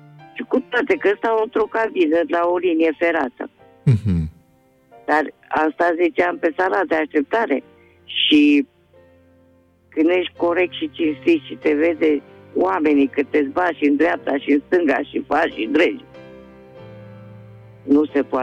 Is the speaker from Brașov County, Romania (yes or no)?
no; Târgu Jiu, Gorj County, Romania; Sunt din Târgu Jiu.